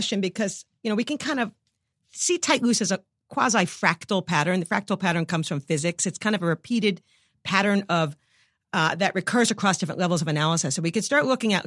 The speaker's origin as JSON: {"language": "English", "region": "New York", "country": "United States", "said": "And, you know, I'm a New Yorker. I'm flipping people off all the time."}